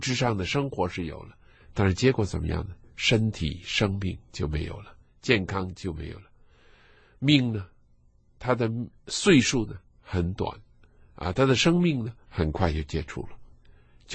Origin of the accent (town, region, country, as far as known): China